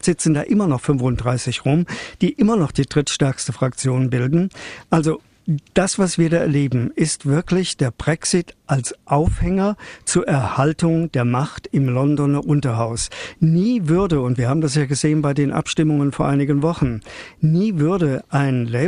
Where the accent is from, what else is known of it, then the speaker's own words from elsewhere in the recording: Germany; wir kennen das als Deutsche, auch in Großbritannien blühende Landschaften in der Zukunft.